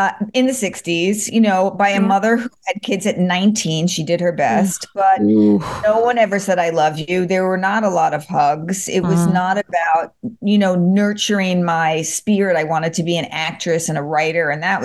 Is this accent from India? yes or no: no; United Kingdom; So I think it was a combination of being British and Jewish.